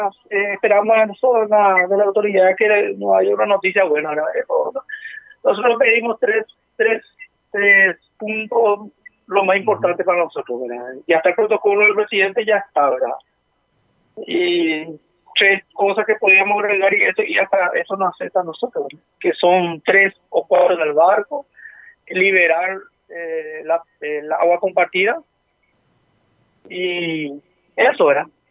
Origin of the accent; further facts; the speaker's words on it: Paraguay; Vamos a hacer reclamar nuestro derecho como paraguayo